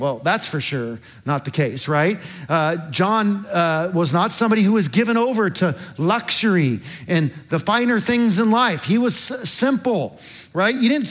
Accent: California, United States; also born or lived in Charlotte; I grew up in here in California

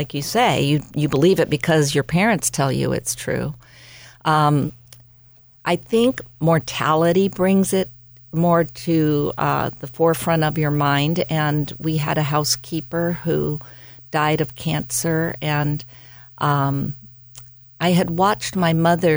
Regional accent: Beverly Hills, California, United States; But I did from the age 5 on, growing up in Beverly Hills, the 90210, and went to private girls' school.

